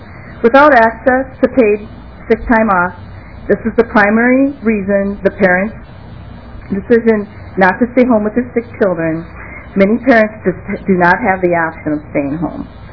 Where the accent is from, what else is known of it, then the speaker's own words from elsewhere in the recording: Rochester, United States; I'm from Rochester, and I'm a former family child care provider of over 28 years.